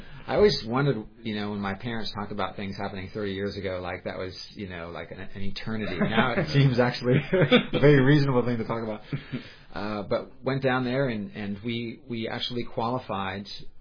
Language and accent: English; Santa Clara, California, United States; Santa Clara, of course, is in Silicon Valley. I grew up right down the street from Hewlett Packard, and went to Cupertino High School, where just really a block from Apple Computers